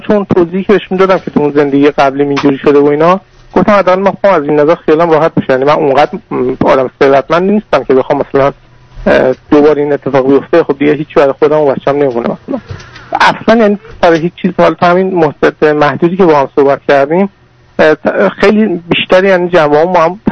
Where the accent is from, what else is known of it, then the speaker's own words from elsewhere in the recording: Iran; moved away as an adult; من خارج از کشور زندگی میکنم، خارج از ایران هستم